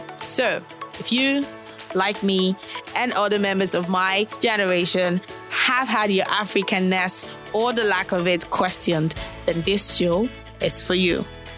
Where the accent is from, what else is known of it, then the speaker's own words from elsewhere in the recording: Nigeria; I'd be looking into my home country, Nigeria.